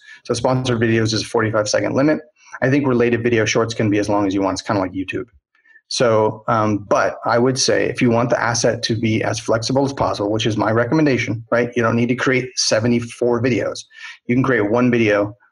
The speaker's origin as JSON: {"language": "English", "town": "Hollywood", "region": "California", "country": "United States", "said": "I come from Hollywood, I understand filmmaking and the 24 frames per second."}